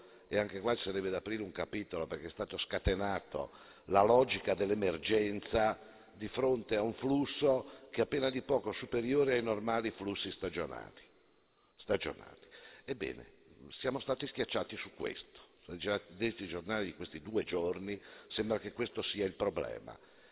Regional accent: Sarzana, Liguria, Italy; io sono di Sarzana

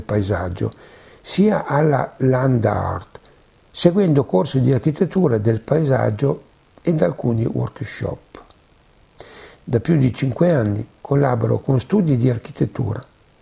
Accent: Milan, Lombardy, Italy; born there; Sono nata a Milano nel 1983 e mi sono laureata in architettura presso il Politecnico di Milano nel 2008

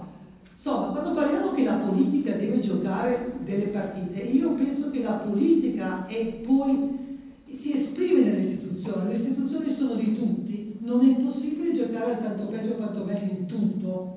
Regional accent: Lombardy, Italy; also born or lived in Reggio Emilia; io sono nata a Scala, sono nata a Reggio Emilia, ma sono cresciuta in Lombardia

